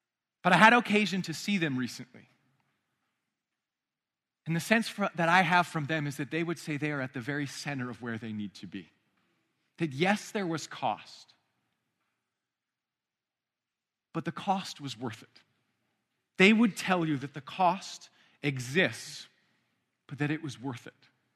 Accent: Pacific Northwest, United States; And I'm from the Pacific Northwest, so I feel the pull of moving to the Pacific Northwest.

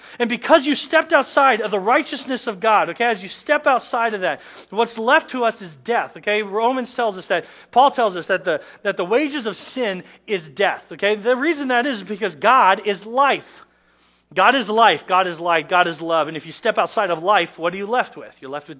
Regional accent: Nebraska, United States; also born or lived in Colorado; I grew up in Nebraska and southeastern Colorado, and there's a lot of plains area.

